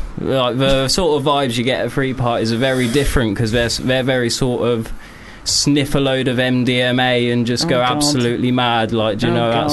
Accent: East of England, United Kingdom; Obviously, I'm from Norfolk. There's a massive gap in the market. Like, where I come from, not a lot of people do hip-hop.

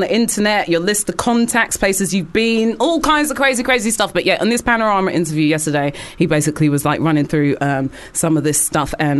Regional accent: United Kingdom; But we end the show with like just venting, as English people do, about all the things in the world that we think are just total liberties

